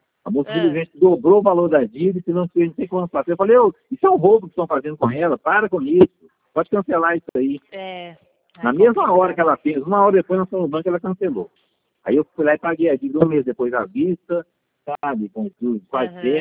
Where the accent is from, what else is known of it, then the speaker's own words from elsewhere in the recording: Minas Gerais, Brazil; accent: Minas Gerais; Já vi de onde eu sou, já percebi de onde eu sou também. É Minas Gerais, né?